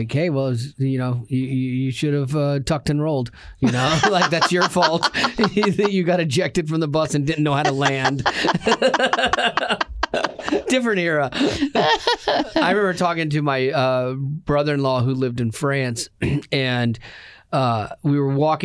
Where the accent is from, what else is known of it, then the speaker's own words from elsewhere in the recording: Florida, United States; moved away; Christmas never felt like Christmas as a kid growing up in Florida because you'd watch all these Christmas movies and everyone's got snow and you're like, it's 78 outside today.